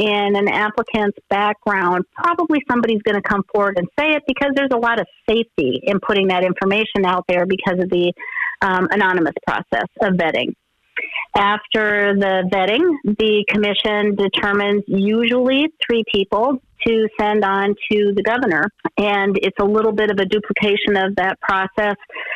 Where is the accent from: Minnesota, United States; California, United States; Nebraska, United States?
Minnesota, United States; Bemidji; I'm from this area. I grew up in Bemidji. I went to high school in Bemidji, go Lumberjacks.